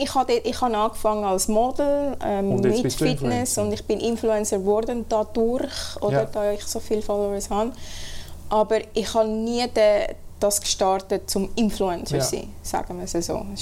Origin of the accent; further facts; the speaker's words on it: Switzerland; born there; aber ich bin in der Schweiz geboren.